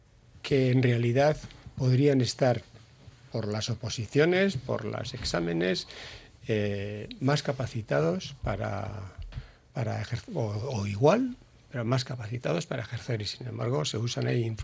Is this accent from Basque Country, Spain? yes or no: yes; Ondarroa, Basque Country, Spain; yo soy de Ondarroa